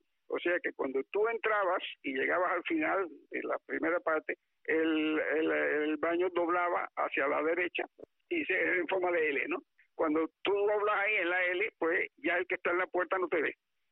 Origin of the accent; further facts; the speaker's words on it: Unión de Reyes, Matanzas, Cuba; que íbamos cogiendo rumbo hacia la ciudad de Matanzas, que distaba 31 kilómetros de Unión de Reyes, mi pueblo